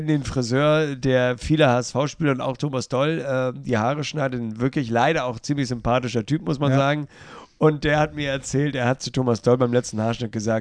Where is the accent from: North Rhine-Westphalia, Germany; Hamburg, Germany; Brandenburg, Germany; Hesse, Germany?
Hamburg, Germany; Kann ich auch als Hamburger nachvollziehen.